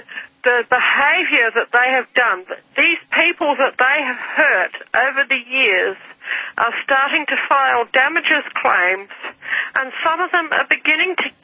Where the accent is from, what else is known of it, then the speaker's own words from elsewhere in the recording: New Zealand; When I was growing up in New Zealand, many years ago